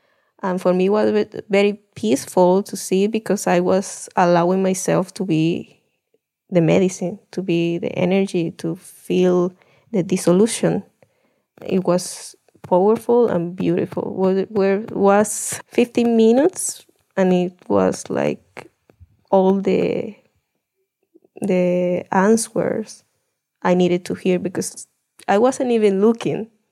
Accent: Venezuela; My tribe, we say they are the guardians of the medicine called Jopo. But ayahuasca wasn't really the medicine of the community of the Venezuelan Amazon.

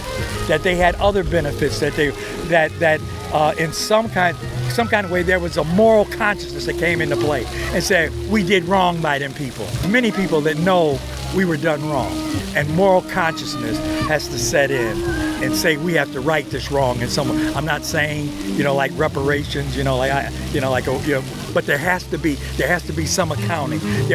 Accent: Buffalo, New York, United States; Because, you know, I'm coming from Buffalo, New York, into San Antonio, Texas.

